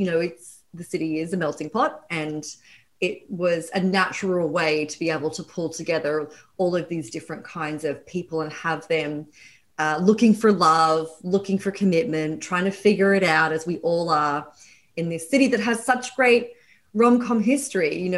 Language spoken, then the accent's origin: English; Australia; now in Brooklyn, United States; I've lived in Brooklyn since 2009. I'm Australian. That's my accent.